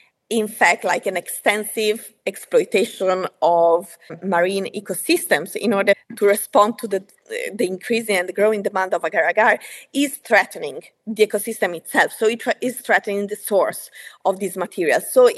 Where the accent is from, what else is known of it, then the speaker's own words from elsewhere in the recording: Italy; English is a second language; I'm from Italy, so I see like sort of also I have this cultural distance. I'm based here since 2021